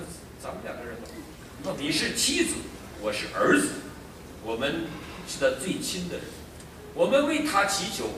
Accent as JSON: {"language": "Chinese", "country": "China"}